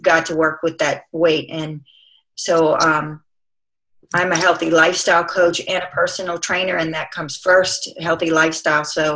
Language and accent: English; Louisiana, United States; Southern Louisiana, right outside of New Orleans.